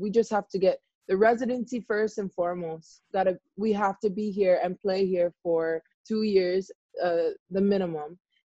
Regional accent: Hawaii, United States; I'm Hawaiian. I'm native Hawaiian. I'm born and raised Hawaii, like, all the way.

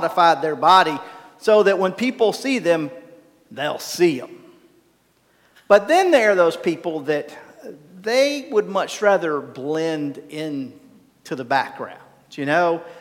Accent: North Carolina, United States; I can sound like I'm from Catawba County, where there's ice and gnats. That's where I'm from.

